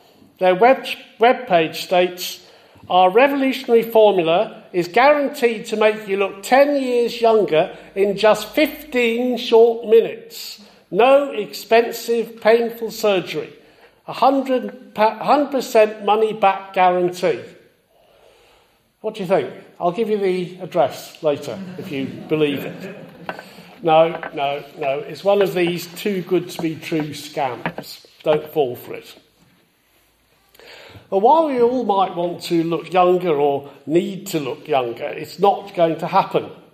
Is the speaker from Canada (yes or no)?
no; Wales, United Kingdom; In my home country of Wales